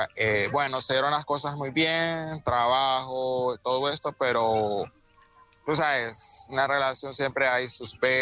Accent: Nicaragua; moved away as an adult; now in Barcelona, Spain; yo llegué a Barcelona en el 2019, de Nicaragua, soy de Nicaragua.

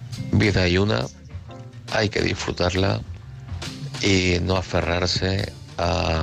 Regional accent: Madrid, Community of Madrid, Spain; de Madrid, un saludo a todos y buenas noches.

